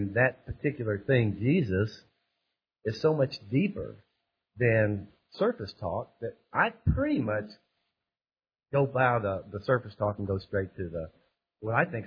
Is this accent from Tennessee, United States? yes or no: yes; Memphis, Tennessee, United States; from Memphis, Tennessee.